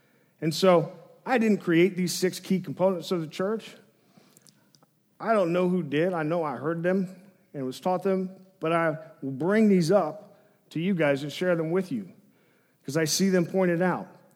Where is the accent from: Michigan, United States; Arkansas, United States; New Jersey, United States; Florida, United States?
Arkansas, United States; Little Rock; I was raised in Little Rock Public Schools